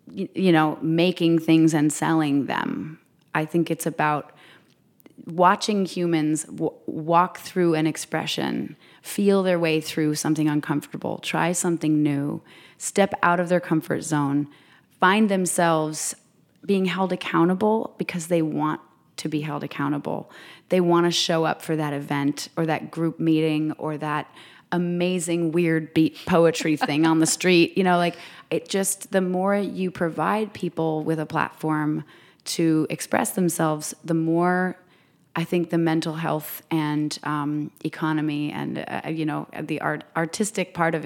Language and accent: English; Vermont, United States; born or raised there